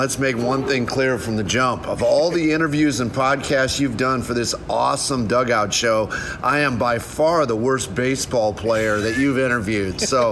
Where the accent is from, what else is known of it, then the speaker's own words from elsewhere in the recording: Napoleon, Ohio, United States; also born or lived in Akron; I'm an old Northwest Ohio kid. I was born in Akron. My dad was in sales, so we lived all over. And I got the bug in little old Napoleon, Ohio.